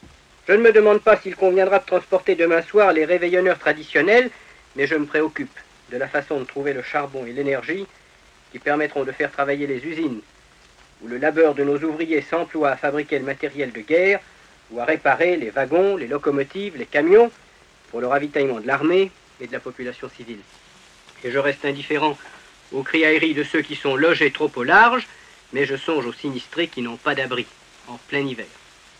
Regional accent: France; Il y a chez nous en France

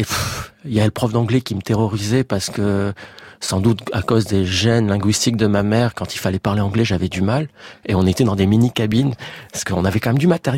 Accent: Marseille, Provence-Alpes-Côte d'Azur, France; Je suis marseillais

